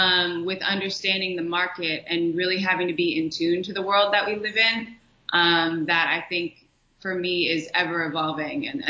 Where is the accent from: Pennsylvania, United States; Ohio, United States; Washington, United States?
Pennsylvania, United States; I'm from Pennsylvania. So I came from the Poconos, so it's close to New York. So I've always kind of been familiar with the city.